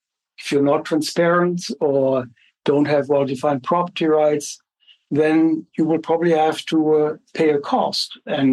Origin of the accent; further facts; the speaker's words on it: Germany; I grew up in West Germany